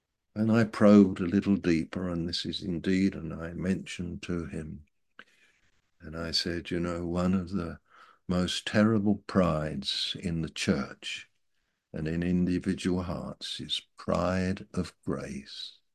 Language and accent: English; Malaysia; Oh, we're Chinese. We're Malaysian Chinese.